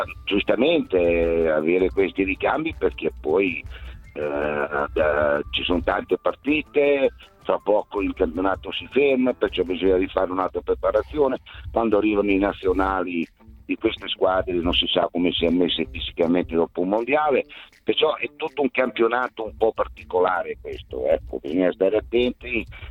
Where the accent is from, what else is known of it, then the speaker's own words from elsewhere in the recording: Ferrara, Emilia-Romagna, Italy; sono di Ferrara e aveva già qualità importanti il ragazzo